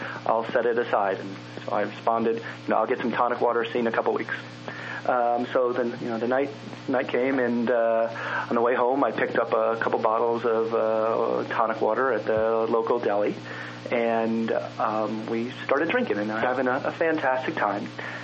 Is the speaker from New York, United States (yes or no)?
yes; New York City, New York, United States; I'm from New York City, and as are a bunch of my friends.